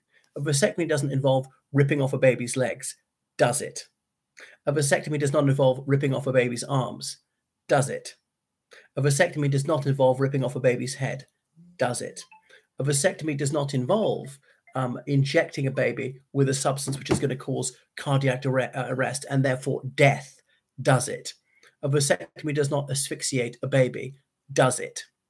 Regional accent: Ireland; from Ireland.

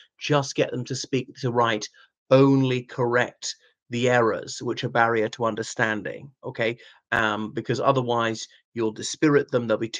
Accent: Ireland; from Ireland.

